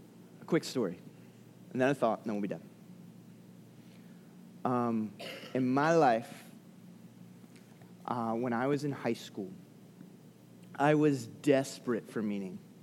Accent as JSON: {"language": "English", "region": "Delaware", "country": "United States", "tie": "born or raised there", "said": "our church, where I was growing up in Delaware, like they had the Christian Character and Achievement Award."}